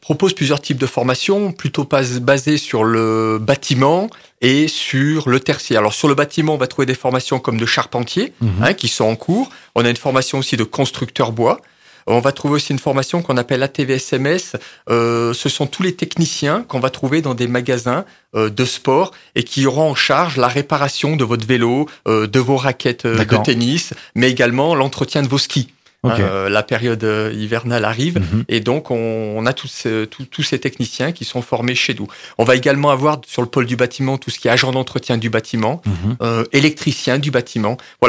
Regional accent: Auvergne-Rhône-Alpes, France; Alors juste, je ne suis pas niçois, hein. Ouais. Je suis auvergnat à l'origine

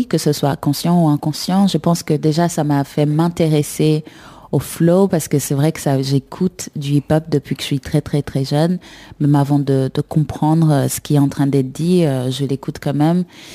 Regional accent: Kampala, Central Region, Uganda; Donc oui, je suis né à Kampala. J'ai grandi à Kampala

